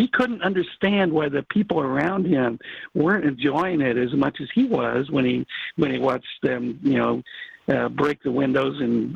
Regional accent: Indiana, United States; You know, I grew up in Indiana. I know Indiana.

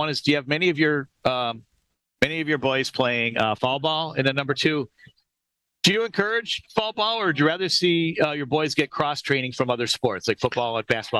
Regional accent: Buffalo, New York, United States; I'll share a memory of Robin Yount that was unique to me growing up in Buffalo.

